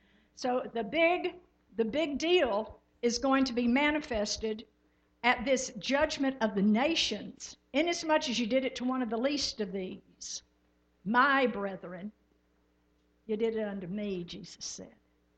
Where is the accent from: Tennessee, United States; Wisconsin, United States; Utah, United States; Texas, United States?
Texas, United States; Okay, so, because we're from Texas. Oh, my. Some days that's good, some days that's not so good.